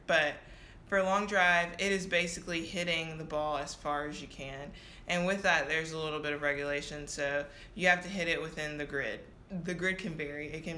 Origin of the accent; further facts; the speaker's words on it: Louisiana, United States; And I think it's just, you know, it can only relate to my Louisianians